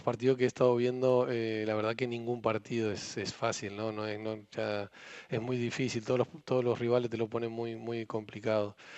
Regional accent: Argentina; also born or lived in Spain; now in England; de chico la miraba mucho el fútbol inglés, en Argentina pasa mucho el fútbol inglés

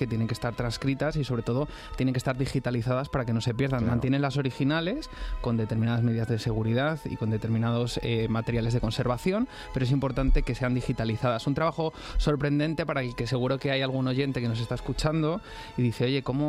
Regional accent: Madrid, Community of Madrid, Spain; Ni siquiera que soy yo de Chamberí, que me han dicho que si era de Córdoba, porque hablo raro

